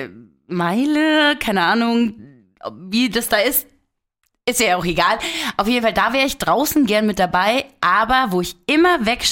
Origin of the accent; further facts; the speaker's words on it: Berlin, Germany; ich bin aus Berlin hierher gezogen, schon vor zig Jahren